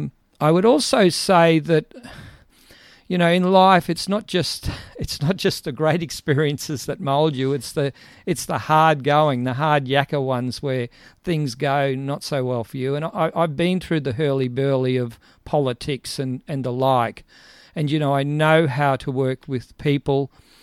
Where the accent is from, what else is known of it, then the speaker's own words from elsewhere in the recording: Townsville, Queensland, Australia; I have lived in the region most all of my life. So I was born in Townsville, educated at the James Cook University in Townsville